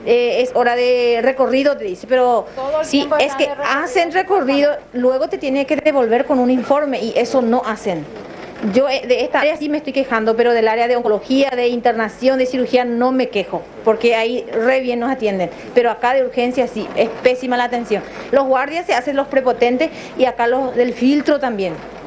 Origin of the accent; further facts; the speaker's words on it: Misiones, Argentina; No, yo soy de Misiones.